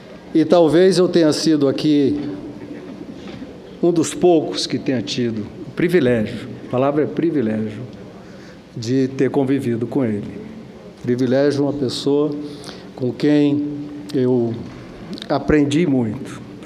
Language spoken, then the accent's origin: Portuguese; Ceará, Brazil; eu sou do Ceará. E cearense não é como acriano